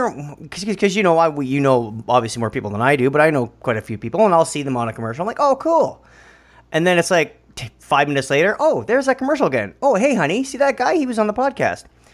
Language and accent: English; Canada; I am Canadian.